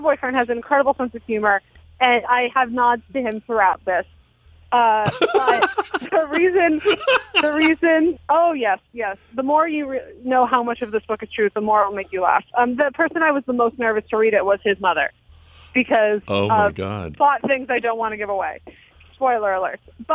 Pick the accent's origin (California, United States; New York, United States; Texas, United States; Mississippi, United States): California, United States; Los Angeles; I'm an Angeleno. I grew up in Los Angeles